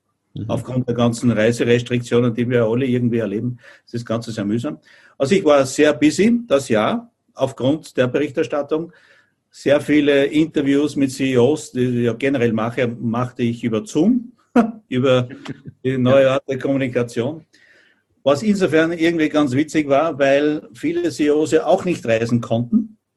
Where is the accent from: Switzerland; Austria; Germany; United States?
Austria; Mir persönlich als Österreicher